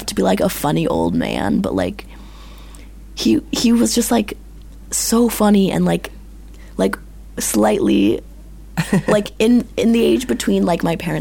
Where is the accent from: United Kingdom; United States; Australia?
United States; Midwest; And some people get really annoyed with me because I'm from the Midwest. And so everyone in the Midwest is nice.